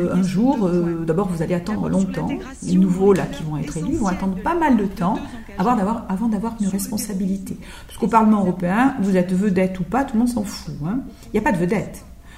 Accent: Marseille, Provence-Alpes-Côte d'Azur, France; Je suis marseillaise, donc je représente la région, la grande région sud-est au Parlement européen.

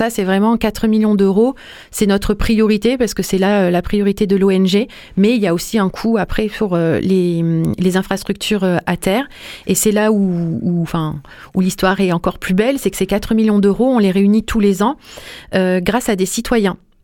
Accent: France; nous, en tant que Français

